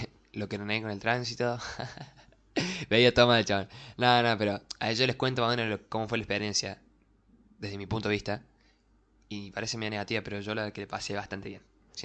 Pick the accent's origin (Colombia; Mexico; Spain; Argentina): Argentina; Porque obviamente en mi país, yo quiero que todo el mundo esté bien